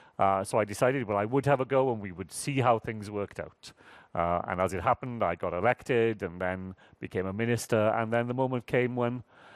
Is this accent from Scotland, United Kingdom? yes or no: no; Wales, United Kingdom; Being Welsh really matters to me. Our history, our language, our culture, I'm profoundly Welsh in that sense.